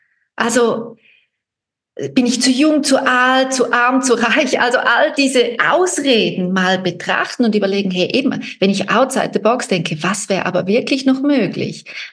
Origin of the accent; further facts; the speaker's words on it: Switzerland; Bei uns in der Schweiz